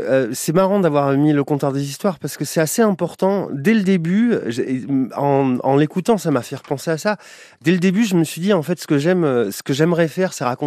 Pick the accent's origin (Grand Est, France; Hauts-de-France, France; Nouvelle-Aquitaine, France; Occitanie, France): Occitanie, France; Toulouse; Ouais, Toulouse même.